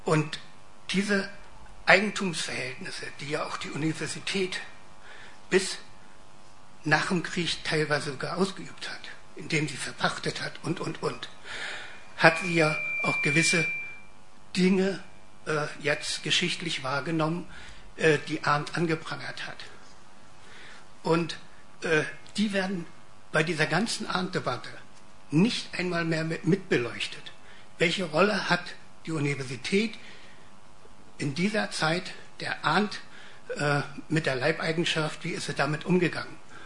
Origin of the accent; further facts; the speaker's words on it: Greifswald, Mecklenburg-Vorpommern, Germany; Ich bin Greifswalder Bürger, geboren in Greifswald, Rentner.